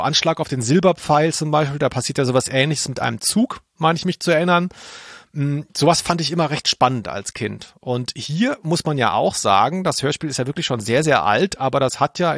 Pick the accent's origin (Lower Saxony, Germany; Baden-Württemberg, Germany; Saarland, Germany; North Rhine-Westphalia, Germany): Baden-Württemberg, Germany; für mich als Schwabe